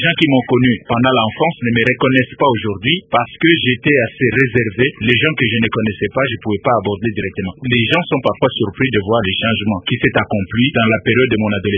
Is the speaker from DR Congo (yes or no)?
yes; Kinshasa, DR Congo; also born or lived in Kindu; Je suis né donc à Kindu. Je crois j'avais moins d'une année lorsque mes parents sont venus s'installer à Kinshasa. Donc j'ai commencé ma scolarité ici à Kinshasa, à l'école Saint-Georges de Kitambo